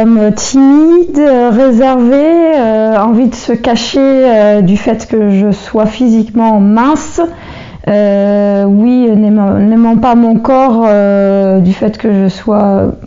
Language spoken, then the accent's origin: French; France; je suis née en France et j'étais à l'école en France, je travaille en France. Mon pays, c'est la France, mais mes origines sont là-bas.